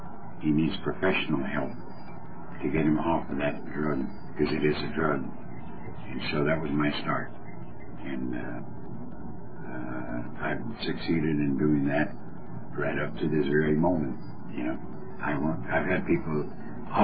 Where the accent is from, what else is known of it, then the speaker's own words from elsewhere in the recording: Colorado, United States; born there; the place I was born in Colorado, up in the mountains, everybody made home brew.